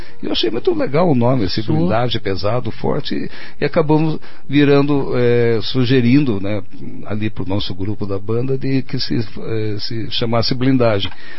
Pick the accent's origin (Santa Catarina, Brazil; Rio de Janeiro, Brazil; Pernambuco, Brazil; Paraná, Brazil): Paraná, Brazil; eu sou do norte do Paraná